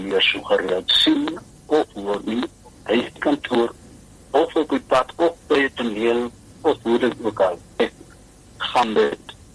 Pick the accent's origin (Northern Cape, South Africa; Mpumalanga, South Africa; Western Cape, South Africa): Northern Cape, South Africa; ek is oorspronklik van Noordkaap, maar hier in die laaste in die Weskaap het ek baie rondbeweeg rondgeskyp, ek was eers in die Helderberg